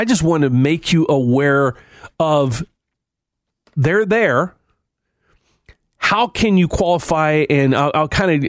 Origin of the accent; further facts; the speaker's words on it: West Virginia, United States; And if you've heard my accent, you got it. I'm originally from West Virginia.